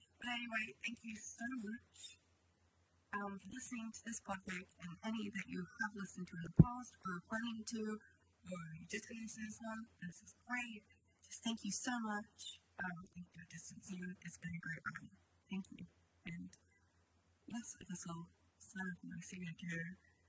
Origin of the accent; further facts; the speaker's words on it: England, United Kingdom; No, I'm too English.